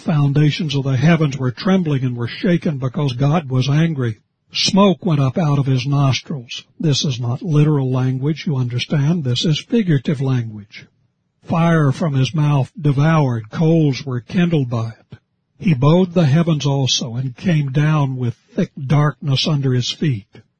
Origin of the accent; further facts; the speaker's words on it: West Virginia, United States; Of course, living in Oregon, we don't have generally those kinds of storms, but when I grew up in West Virginia, we had them